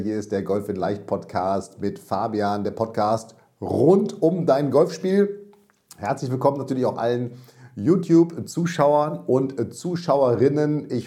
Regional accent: Münster, North Rhine-Westphalia, Germany; Als ich komme aus Münster

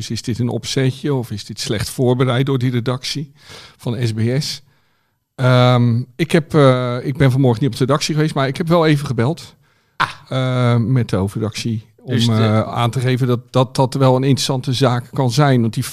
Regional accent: Rotterdam, South Holland, Netherlands; Ik kom uit Rotterdam, zoals jullie weten.

